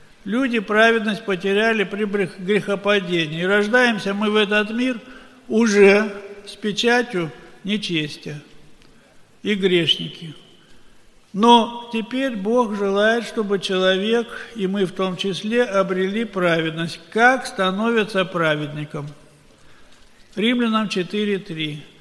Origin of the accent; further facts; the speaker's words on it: Siberia, Russia; Я приехал к вам из Сибири. У нас уже молодежный фавор прошел.